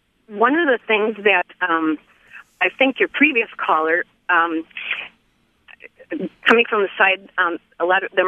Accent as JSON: {"language": "English", "region": "Wisconsin", "country": "United States", "said": "I'm calling in to say that I am from Wisconsin. I grew up in a conservative family, and I'm the oldest of seven."}